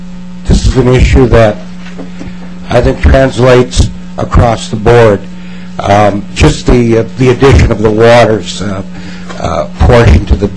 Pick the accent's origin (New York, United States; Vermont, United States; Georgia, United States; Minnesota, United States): Minnesota, United States; Shakopee; I'm from Shakopee.